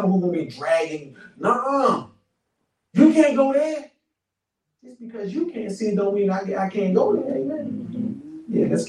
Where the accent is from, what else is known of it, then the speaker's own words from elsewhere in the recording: Washington, District of Columbia, United States; from Southeast Washington, D.C. by way of the Holy Ghost.